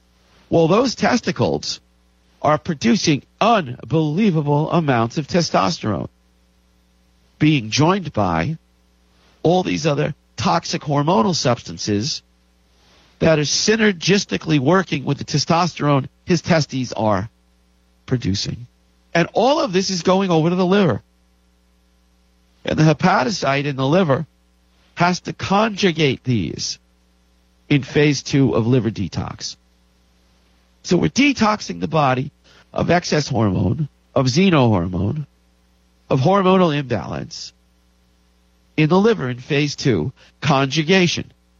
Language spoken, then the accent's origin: English; New York, United States; now in Los Angeles, United States; I'm from New York. In New York, you eat pizza.